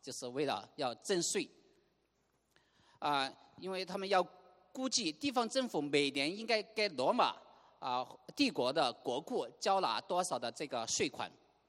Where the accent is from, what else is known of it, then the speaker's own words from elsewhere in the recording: China; now in Canada; 我们从大陆来的弟兄姐妹，我们搬到加拿大这个地方的生活